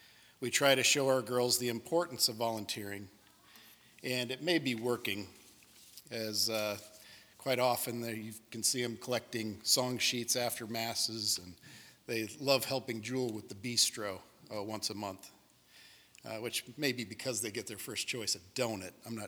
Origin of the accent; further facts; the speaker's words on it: Midwest, United States; now in Anthem, United States; Cheryl and I grew up in the Midwest as cradle Catholics, where we met and were married in 1990. We moved to Arizona 22 years ago